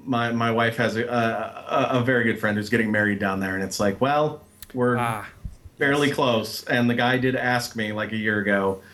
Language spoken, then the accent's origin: English; Montana, United States; I grew up in Montana, which is kind of at the other end of the spectrum, very much do it yourself.